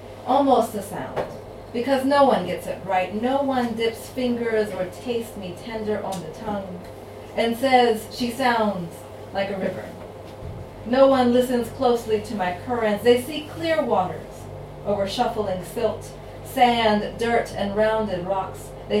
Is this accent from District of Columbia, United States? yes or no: no; Philadelphia, Pennsylvania, United States; I'm from Philadelphia, which is in Pennsylvania in the US, and Amish country is not that far.